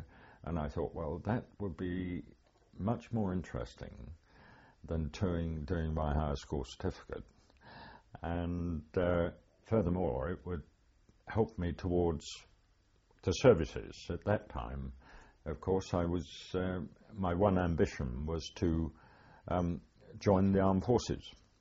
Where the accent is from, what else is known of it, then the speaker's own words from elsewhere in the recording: Sonning Common, South East England, United Kingdom; born there; I was born in Sonning Common in Oxfordshire.